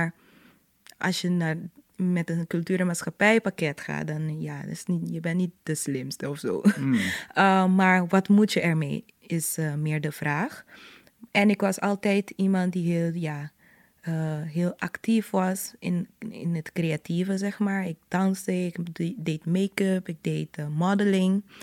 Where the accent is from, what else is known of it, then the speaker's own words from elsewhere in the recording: Terra Cora, Curaçao; in buren zoals die waar ik ben opgegroeid, Terracora, was 1 Rooms-Katholieke school en 1 openbare school.